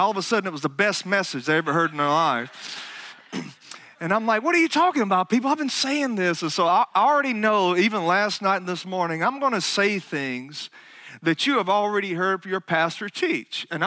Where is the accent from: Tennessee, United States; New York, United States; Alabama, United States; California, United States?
Alabama, United States; I am, obviously you could tell by my accent, I am from Alabama, praise the Lord.